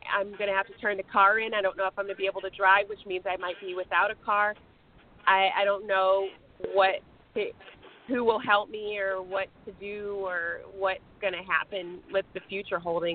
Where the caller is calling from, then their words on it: Los Angeles, California, United States; I'm calling from Los Angeles.